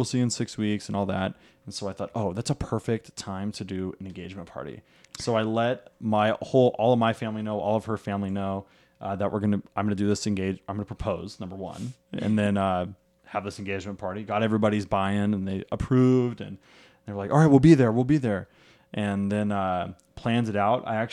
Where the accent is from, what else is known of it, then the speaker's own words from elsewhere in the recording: Washington, United States; So I grew up in Skagit County, Washington, about an hour north of Seattle.